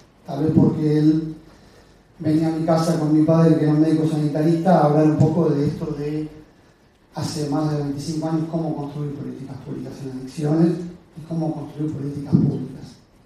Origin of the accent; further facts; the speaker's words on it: Quilmes, Buenos Aires Province, Argentina; Los quilmeños somos tan fanáticos de Quilmes y tan chauvinistas